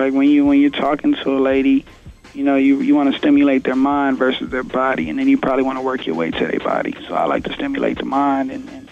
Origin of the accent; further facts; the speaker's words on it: Phoenix, Arizona, United States; if I had to go with a team, because I'm from Phoenix, I know they didn't make it, but, you know, I'm a diehard Phoenix Suns fan, so.